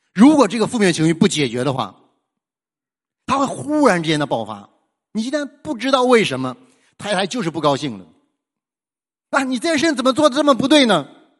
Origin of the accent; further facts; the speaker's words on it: Northeast China, China; 你知道我们东北人呢，东北人厉害。